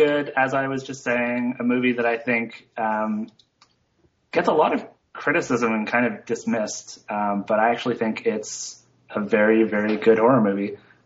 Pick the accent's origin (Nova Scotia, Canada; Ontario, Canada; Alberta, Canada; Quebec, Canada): Nova Scotia, Canada; growing up in Nova Scotia, which is very close to Maine